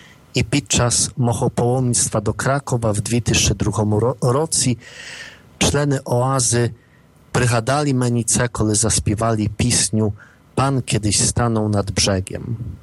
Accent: Ukraine; Polish is a second language; my z Mołodziu z Ukrainy chcieli troszkę projść po slidach

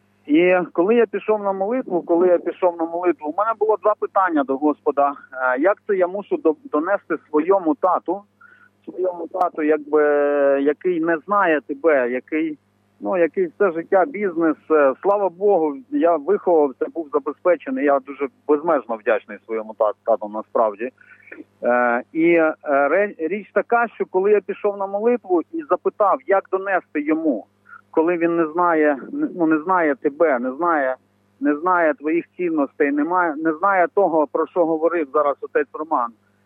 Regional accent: Nyzhni Sirohozy, Kherson Oblast, Ukraine; born there; Ми народилися в Херсонській області, Нижні Сірогози.

